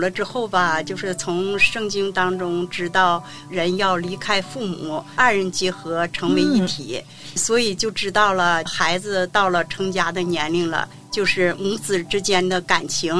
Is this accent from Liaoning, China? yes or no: no; Heilongjiang, China; 是的，我的家乡是黑龙江省，就是中国最北部大兴安岭。